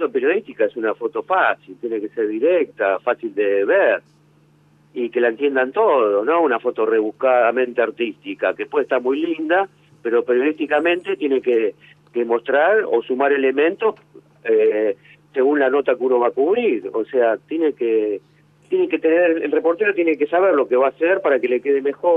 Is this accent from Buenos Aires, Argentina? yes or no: yes; Buenos Aires, Argentina; also born or lived in Bahía Blanca; No, pero en Bahía Blanca me fui muy tan chico que vine acá a Buenos Aires y después hice mi vida allá desde...